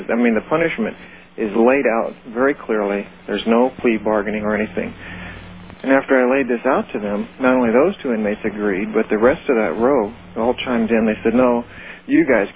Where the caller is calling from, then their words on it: Blythe, California, United States; from Blythe